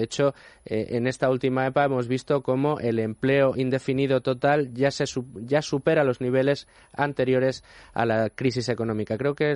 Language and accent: Spanish; Extremadura, Spain; Pues a ello tengo que agachar la cabeza porque es mi tierra, en Extremadura, ¿sí?